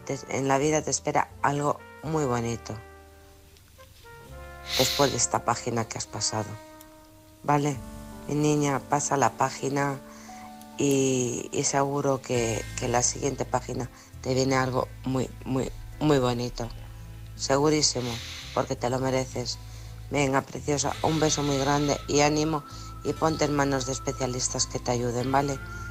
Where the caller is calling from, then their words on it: Alcorcón, Community of Madrid, Spain; de Alcorcón.